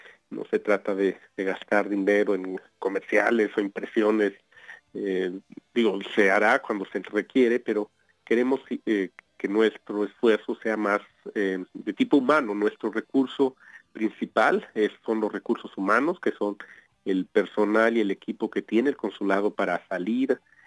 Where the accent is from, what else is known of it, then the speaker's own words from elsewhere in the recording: Mexico; now in Utah, United States; como mexicanos en Utah, como hispanos incluso en este estado